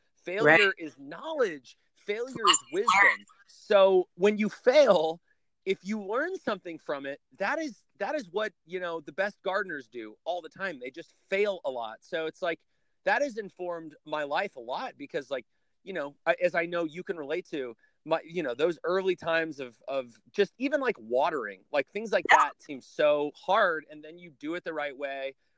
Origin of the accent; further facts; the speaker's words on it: Nebraska, United States; now in Los Angeles, United States; So I'm originally from Nebraska, and usually bands in the Midwest.